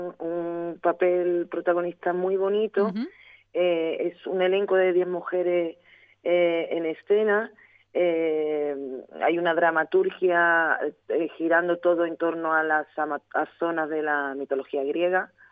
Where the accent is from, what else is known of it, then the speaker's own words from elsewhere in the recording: Cádiz, Andalusia, Spain; now in Seville, Spain; Y estoy viviendo en Sevilla, parto de aquí. Tú sabes bien que soy de Cádiz